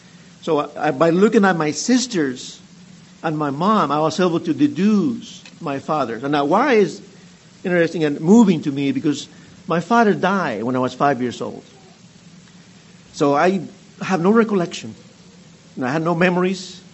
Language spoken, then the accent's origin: English; Peru; English is a second language; moved away as an adult; now in United States; I'm originally from the very deep south, as in South America. I'm from Peru. You can probably tell the deep south accent. I've been in the United States.